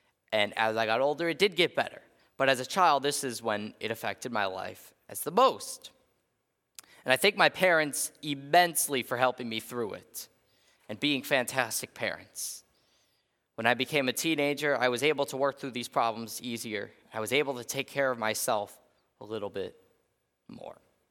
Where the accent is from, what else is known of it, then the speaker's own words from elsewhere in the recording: Westmont, Illinois, United States; born there; I was born in 2004 in Westmont, Illinois, which is a suburb of Chicago.